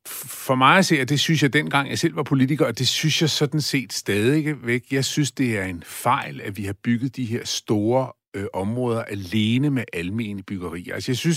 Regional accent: Søllerød, Capital Region of Denmark, Denmark; det er jeg vokset op i Søllerød, og om ikke en guldske, så i hvert fald en sølske i munden.

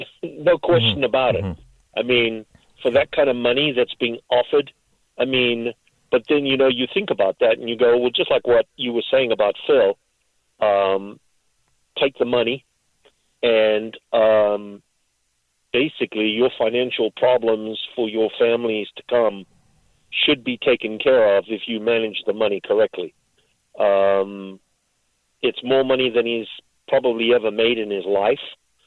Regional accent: Zimbabwe; I am originally from Zimbabwe, which formerly was known as Rhodesia in Africa.

